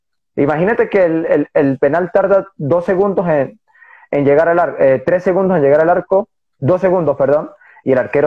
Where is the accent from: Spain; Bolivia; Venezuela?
Venezuela; Mérida; una escuelita pequeña, pero de gran capacidad de aprendizaje, que fue en Belén, en Mérida, Venezuela. Soy venezolano, merideño.